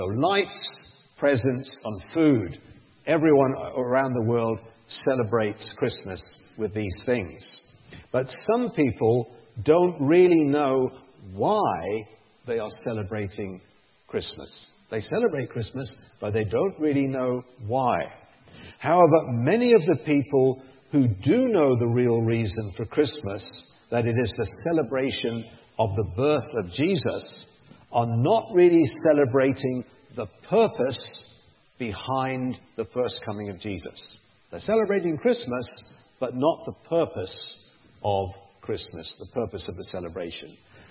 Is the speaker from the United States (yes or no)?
no; United Kingdom; now in Japan; I'm from Britain. I'm living and working in Japan.